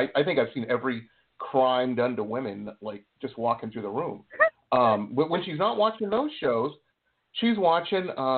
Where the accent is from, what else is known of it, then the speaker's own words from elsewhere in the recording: Detroit, Michigan, United States; I went to college in Boston, and I grew up in Detroit